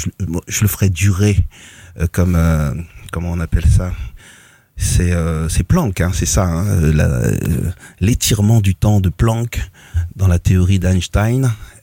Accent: Villeneuve-Saint-Georges, Île-de-France, France; Grandi à Villeneuve-Saint-Georges.

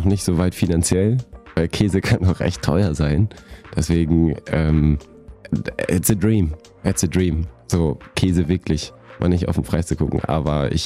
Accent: Bavaria, Germany; weil ich bin in der Nähe von München groß geworden

